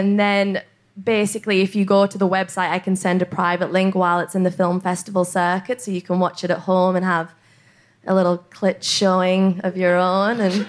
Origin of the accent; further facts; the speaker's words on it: Newcastle upon Tyne, North East England, United Kingdom; Originally from Newcastle in England.